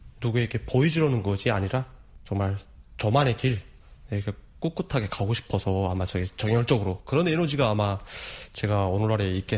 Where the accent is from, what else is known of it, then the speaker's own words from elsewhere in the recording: North Korea; now in South Korea; 쉽게 말하면 북한에서 온 사람.